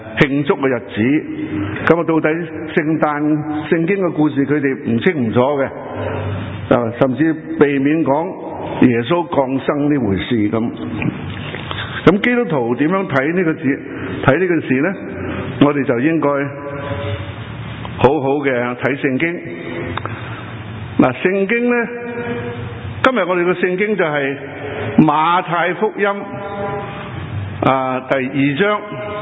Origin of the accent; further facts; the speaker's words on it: China; 咁我哋中国人讲呢无三就不成几嘛